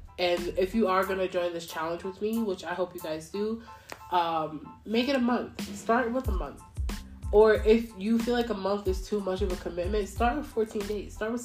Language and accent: English; Mount Vernon, United States; This is when I was living back in my hometown in Mount Vernon.